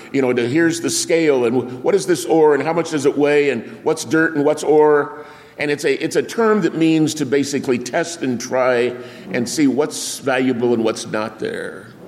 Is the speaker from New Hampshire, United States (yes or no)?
no; Arizona, United States; I was raised in Arizona for much of my life, and they have big open pit copper mines.